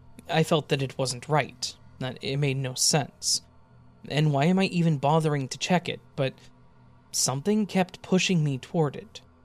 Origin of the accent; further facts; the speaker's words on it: Iowa, United States; also born or lived in Illinois; still lived in Iowa, where we had lived while I was growing up. We're originally from Illinois, and I had made that 468-mile trip hundreds of times over 20 years at that point.